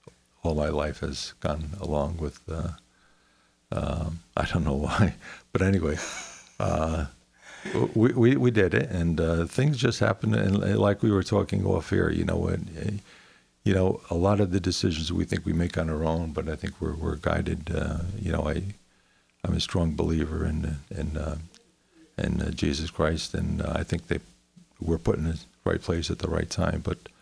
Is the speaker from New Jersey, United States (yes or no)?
yes; Paterson, New Jersey, United States; born there; but I was born in Paterson, New Jersey, and went through the normal school system and wound up being an electrician.